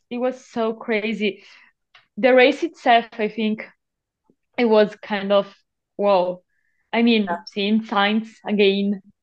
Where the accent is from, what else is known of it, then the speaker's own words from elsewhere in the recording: Italy; I'm from Italy